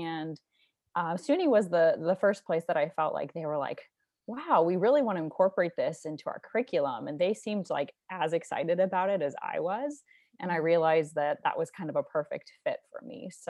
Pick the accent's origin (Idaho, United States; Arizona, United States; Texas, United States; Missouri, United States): Missouri, United States; St. Louis; So I'm from St. Louis, Missouri, and that's also where I completed optometry school at the University of Missouri, St. Louis.